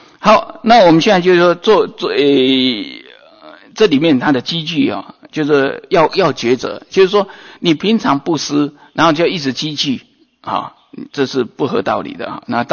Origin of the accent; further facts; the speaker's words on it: Taiwan; 我们台湾人很穷，有穷人，那台湾的穷人都还没渡完